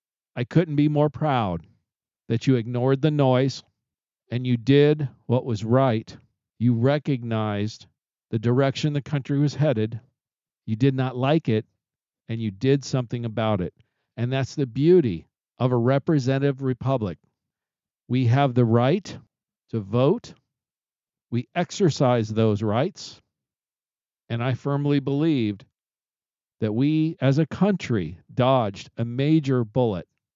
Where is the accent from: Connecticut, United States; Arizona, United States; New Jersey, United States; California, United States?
Arizona, United States; my home state is being very disappointing of Arizona.